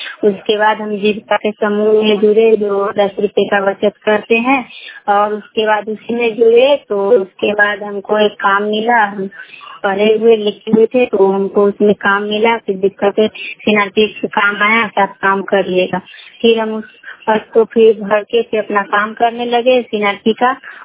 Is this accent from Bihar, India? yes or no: yes; Salimpur Dumariya, Bihar, India; मैं सलीमपुर डुमरिया गांव की रहने वाली हूं